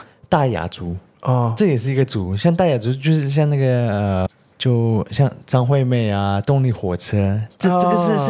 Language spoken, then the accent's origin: Chinese; Indonesia; 就作为在印尼土生土长的一个印尼人，我们还是所谓的中国人，